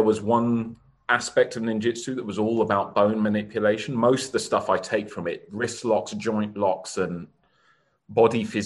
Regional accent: London, United Kingdom; So when I was growing up in London

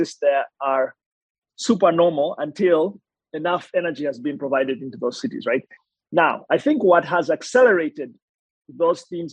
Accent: Kampala, Central Region, Uganda; So if I think back to growing up in Kampala, which is the capital of Uganda

